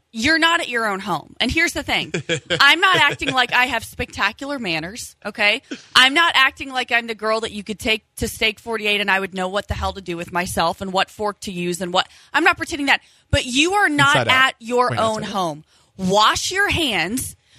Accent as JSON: {"language": "English", "town": "Terre Haute", "region": "Indiana", "country": "United States", "said": "I'm from Terre Haute, Indiana. And I know not to double dip."}